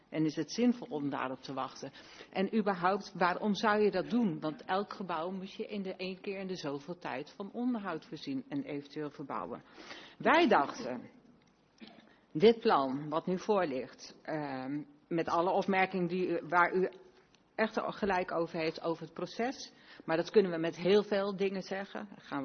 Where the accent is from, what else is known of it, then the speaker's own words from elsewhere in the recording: Groningen, Netherlands; born there; now in Hilversum, Netherlands; Als Groningse van geboorte, nog niet zo lang wonende in Hilversum, verbaast me dat.